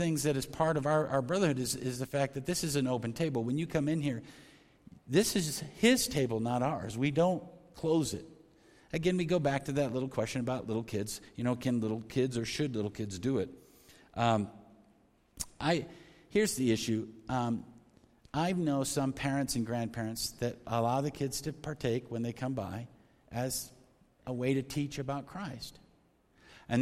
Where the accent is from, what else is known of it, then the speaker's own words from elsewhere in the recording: Omaha, Nebraska, United States; Now, I grew up in Omaha, so that was my favorite.